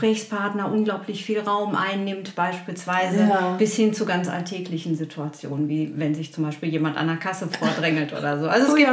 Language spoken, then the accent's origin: German; Dortmund, North Rhine-Westphalia, Germany; ich komme aus Dortmund und bin seit anderthalb Jahren Mitglied im Literaturraum Dortmund-Ruhr